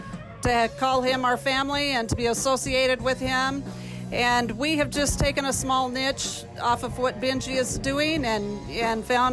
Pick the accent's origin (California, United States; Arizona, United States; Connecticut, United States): Arizona, United States; Yes, I grew up cattle ranching on the White Mountain Apache Reservation there close to Fort Apache